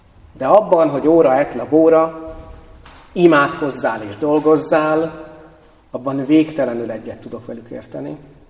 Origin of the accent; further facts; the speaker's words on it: Bakony, Hungary; Félig meddig bakonyi gyerek vagyok, mindig elborzodok azon, mikor sétálok a bakonyba